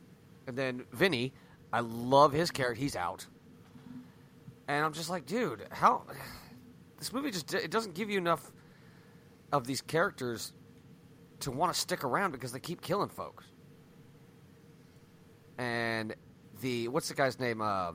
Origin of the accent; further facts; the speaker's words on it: United Kingdom; because we're British.